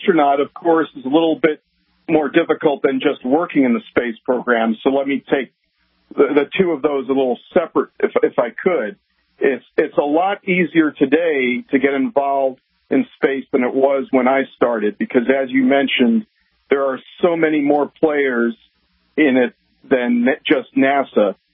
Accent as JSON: {"language": "English", "town": "New York City", "region": "New York", "country": "United States", "tie": "born or raised there", "said": "Growing up in New York, the closest I came to seeing real rockets was the Flushing Meadows Park in Queens."}